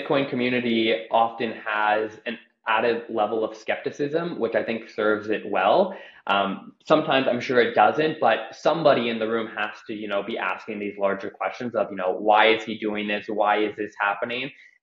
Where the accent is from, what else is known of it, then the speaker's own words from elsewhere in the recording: Canada; You know, and I'm Canadian too, to mention.